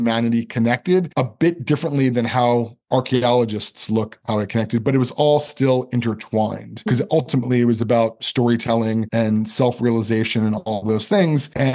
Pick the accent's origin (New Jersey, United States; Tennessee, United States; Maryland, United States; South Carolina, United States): Maryland, United States; Baltimore; I'm from Baltimore. I knew Oprah as a local broadcaster in Baltimore.